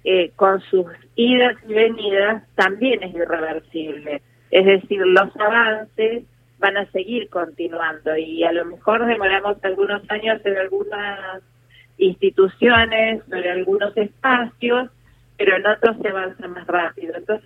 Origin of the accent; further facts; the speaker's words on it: Santa Fe, Argentina; yo soy santafesina, vivo en Santa Fe, es parte del interior, no del interior profundo como se dice muchas veces, pero sí del interior, vivo a 500 kilómetros de Capital Federal.